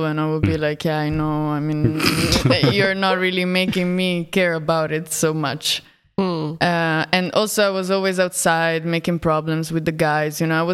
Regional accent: Milan, Lombardy, Italy; Yes. So I was born and raised in Milano. I grew up in the suburbs of Milano. And I come from a mixed family, half Moroccan, half Italian

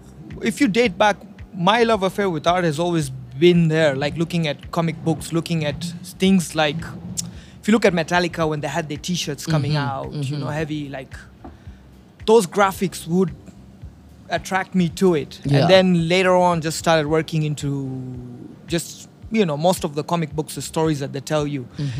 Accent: Nairobi, Kenya; Nah, I've been born and raised in Nairobi, Kenya.

